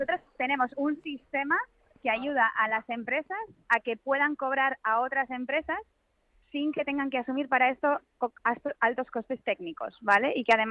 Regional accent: Basque Country, Spain; now in Valencia, Spain; somos vascas

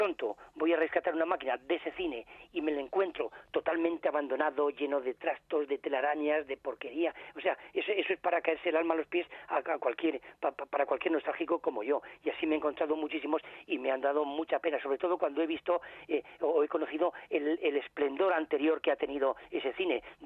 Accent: Villarejo de Salvanés, Community of Madrid, Spain; ya que somos de Villarejo de Sabanés

